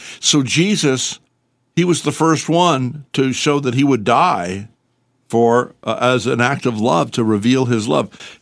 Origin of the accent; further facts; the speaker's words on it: Poughkeepsie, New York, United States; My mother was born in Newburgh. Mm-hmm. I'm from Poughkeepsie.